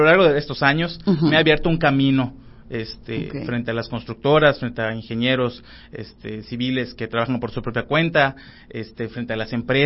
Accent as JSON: {"language": "Spanish", "town": "Umán", "region": "Yucatán", "country": "Mexico", "said": "ahí en la comunidad donde vivo, que es Humán, yo no soy de aquí de Mérida, soy de Humán."}